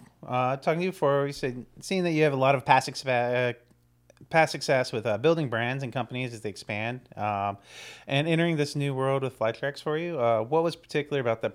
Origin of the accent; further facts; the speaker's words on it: North Carolina, United States; North Carolina. I'm from the Carolinas